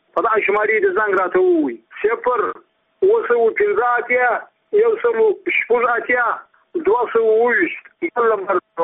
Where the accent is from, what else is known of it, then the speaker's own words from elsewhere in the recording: Badghis, Afghanistan; زه په خپله د بادغیس ولایت یم، د مقرد ولسوالۍ یم، د همدغه د کلي یم.